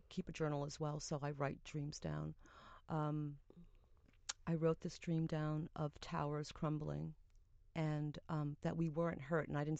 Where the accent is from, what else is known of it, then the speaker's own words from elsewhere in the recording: Brooklyn, New York, United States; Hey, we're from Brooklyn. We can talk this way.